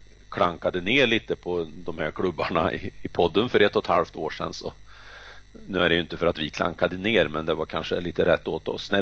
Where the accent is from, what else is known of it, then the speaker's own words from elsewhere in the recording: Värmland, Sweden; Sen noterade jag Karlstad som den värmlänning jag är.